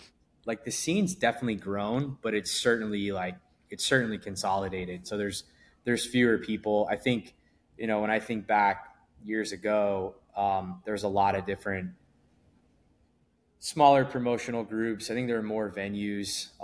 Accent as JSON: {"language": "English", "region": "Florida", "country": "United States", "lives_now": "Miami, United States", "said": "So, I think like, you know, we all were from Florida. So South Florida really just made sense. Like I was not from South Florida, so I had to make the move down here."}